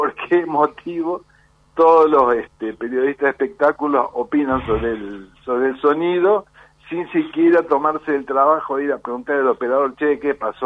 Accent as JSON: {"language": "Spanish", "town": "Sunchales", "region": "Santa Fe", "country": "Argentina", "also_born_or_lived": "Córdoba", "moved": "as an adult", "said": "En Córdoba comencé mi historia así rápido, me fui soy de Sunchale."}